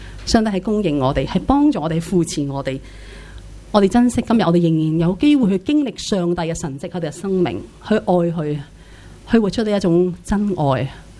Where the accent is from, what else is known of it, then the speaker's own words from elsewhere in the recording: Hong Kong; 我是香港人。其实我都幼稚园就走出街了，我就上街了，我是街童来的